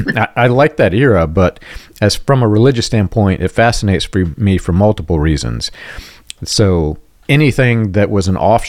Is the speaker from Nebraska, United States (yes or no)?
no; Indiana, United States; born there; also born or lived in Arizona / South Carolina; I was born in Indiana, moved everywhere from Arizona to South Carolina in between.